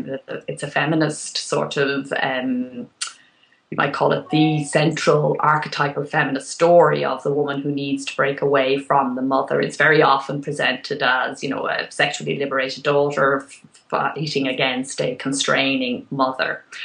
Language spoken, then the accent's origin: English; Ireland; people are often surprised when they find out that I'm Irish